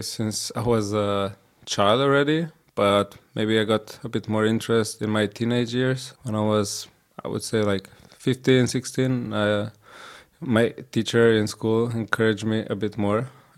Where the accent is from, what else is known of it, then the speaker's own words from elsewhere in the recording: Koper, Slovenia; So I'm originally from, I was born in Slovenia, in Koper, which is like a small town at the seaside next to Trieste, which is in Italy, so on the border with Italy.